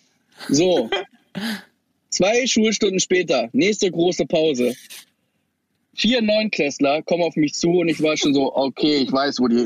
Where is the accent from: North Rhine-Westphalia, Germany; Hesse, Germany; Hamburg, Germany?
Hamburg, Germany; Bergedorf; Nee, auch bei uns in Bergedorf. Also ich hatte immer so 10 Minuten Fußweg.